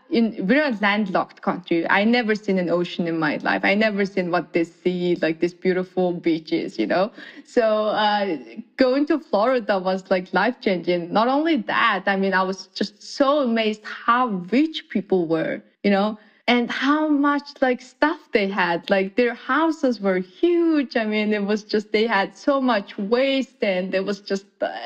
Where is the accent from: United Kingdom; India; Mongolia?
Mongolia; So growing up in Mongolia, I come from the countryside, actually not the Ulaanbaatar, the capital city where 1 million people live. And the total population of Mongolia is 3 million. So, you know, I come from a town of less than 100,000 people. I think it was at the time around like 50,000 people. And it was a very small town.